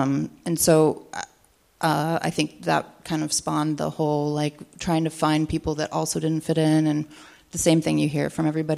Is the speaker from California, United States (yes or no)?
no; Oregon, United States; born there; I was born in Eastern Oregon on a... sorry if you've heard this before, it's... Yeah, anyways. On a natural foods commune down by the river in a bus.